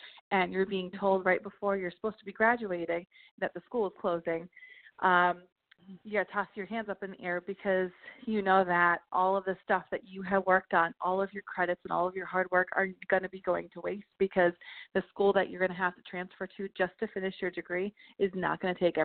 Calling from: Massachusetts, United States; calling from Massachusetts.

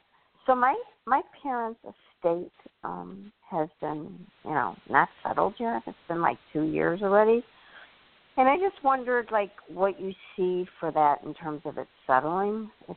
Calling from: Midwest, United States; I'm calling from the Midwest area.

